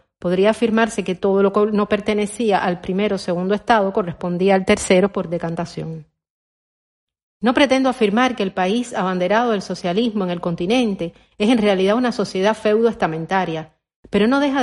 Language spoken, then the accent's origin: Spanish; Cuba; Como buen cubano que soy y que a mi vez pasé por el servicio militar